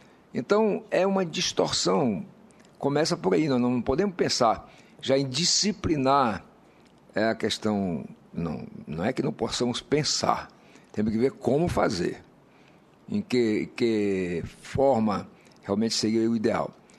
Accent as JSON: {"language": "Portuguese", "region": "Roraima", "country": "Brazil", "tie": "born there", "said": "Eu sou nascido em Roraima, me formei em Belém do Pará, voltei para Roraima, exerci minha profissão o tempo todo lá"}